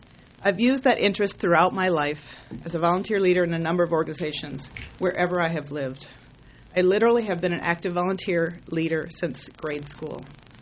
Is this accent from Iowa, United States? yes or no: yes; Sioux City, Iowa, United States; my mother ran for city council in Sioux City, Iowa, my hometown